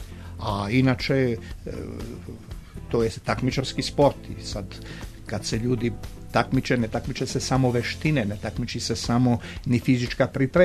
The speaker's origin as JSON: {"language": "Serbian", "country": "Montenegro", "said": "jer mi smo zavičajci, ali pošto kod nas u Crnoj Gori postoje plemena, on je iz Kuča, ja sam iz Moračana"}